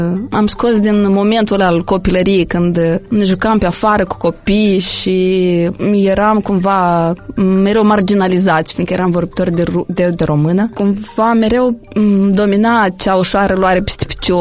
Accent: Moldova; Probabil ne-a afectat și stima de sine a noastră ca moldoveni, ca mini-moldoveni, ca vorbitori de română, ca cetățenii acestei țări.

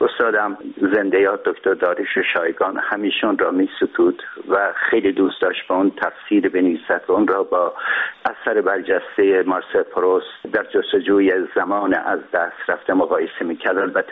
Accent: Urmia, West Azerbaijan, Iran; من در شهر خودم، یعنی ارومیا را که به عنوان سمبل شهرهای ایران قرار دادم

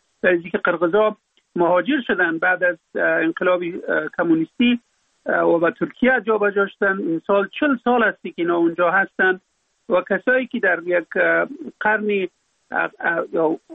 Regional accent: Afghanistan; در اونجا فقط من افغان هستم،

